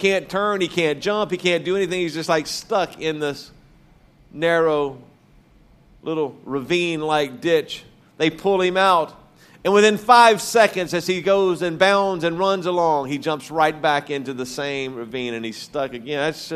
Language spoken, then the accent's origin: English; Louisiana, United States; And I was raised in Louisiana, and I was raised going to in and around rodeos and other things.